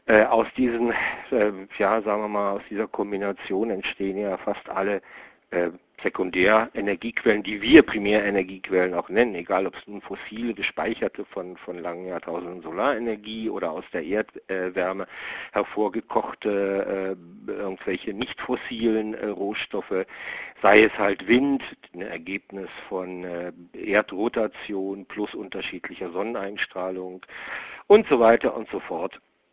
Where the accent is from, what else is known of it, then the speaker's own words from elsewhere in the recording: Damascus, Damascus Governorate, Syria; also born or lived in Berlin; Meine Mutter aus Deutschland. Und geboren bin ich in Berlin, habe die ersten paar Jahre hier in Berlin auch verbracht und dann haben meine Eltern, da war ich etwa 5 Jahre, in Damaskus, Syrien, ein selbstständiges Ingenieurbüro eröffnet.